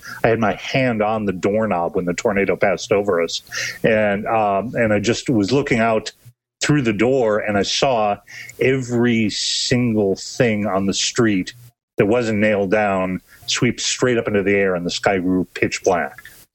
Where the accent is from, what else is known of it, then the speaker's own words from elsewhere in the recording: Illinois, United States; I grew up mostly in Illinois. And so I was always aware of the Midwest as the home of tornadoes.